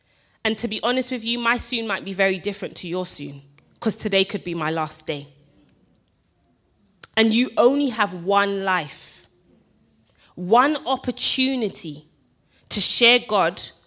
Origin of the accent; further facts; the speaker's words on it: England, United Kingdom; born there; I was born in England